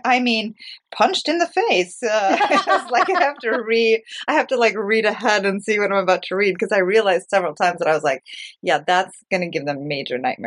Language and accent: English; United States; As you saw that I grew up in the States, and I have a lot of really close friends in... Well, in the Midwest and all over the States